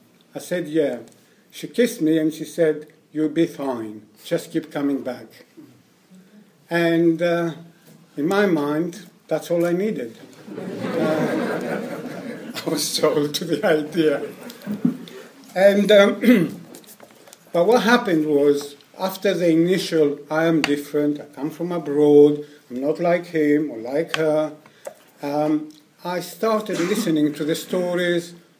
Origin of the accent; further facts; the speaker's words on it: Athens, Attica, Greece; And this year in September, the European Convention is happening in my hometown, Athens. And it's about 2 or 3 miles from where most of my using happened.